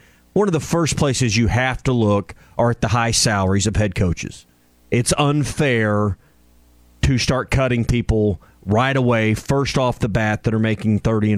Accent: Fort Smith, Arkansas, United States; me as a Fort Smith guy that I just want the Fort Smith guy to do good.

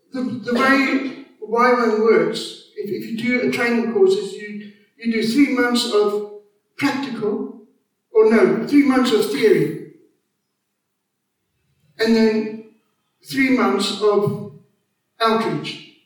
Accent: South Africa; I'm a South African. I grew up in a racist society. I grew up in a white culture.

